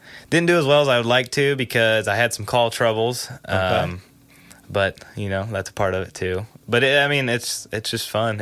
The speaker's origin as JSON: {"language": "English", "town": "Bunker Hill", "country": "United States", "said": "In 2020, we moved from outside of town. I'm from Bunker Hill into town."}